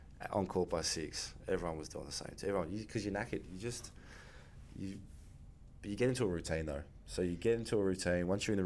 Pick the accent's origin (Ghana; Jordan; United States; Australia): Australia; being an Aussie was good.